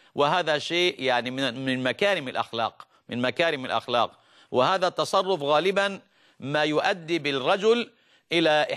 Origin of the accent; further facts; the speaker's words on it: Egypt; الآن طبعا العرف اللي عندنا في مصر